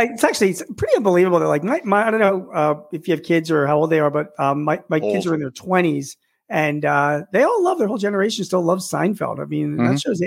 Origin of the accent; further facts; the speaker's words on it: Philadelphia, Pennsylvania, United States; I'm a big Phillies fan because I'm from Philadelphia, and lots of Philly stories to tell you.